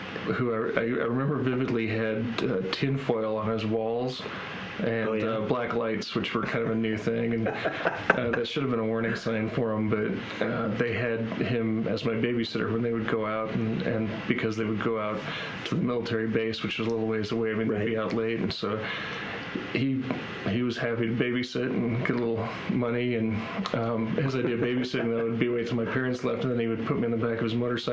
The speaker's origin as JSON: {"language": "English", "region": "Alaska", "country": "United States", "tie": "born there", "also_born_or_lived": "Germany / Wisconsin / Virginia / Texas", "said": "And so I was born in Alaska, and then we moved every couple of years thereafter. Germany, Wisconsin"}